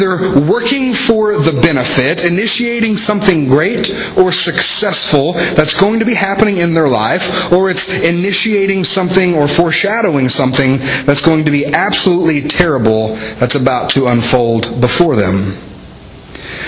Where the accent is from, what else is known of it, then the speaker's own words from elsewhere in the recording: the South, United States; accent: Southern; now in Centerville, United States; the South. I have a Southern accent, or did.